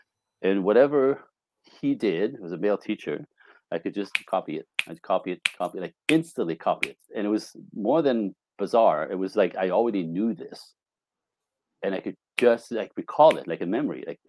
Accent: Canada; born there; I was born in Canada, French Canadian, in a snowbank.

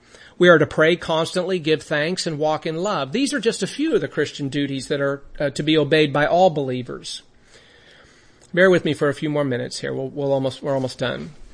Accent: Las Vegas, Nevada, United States; Because when I was a teenager growing up in Vegas, I've shared this story before

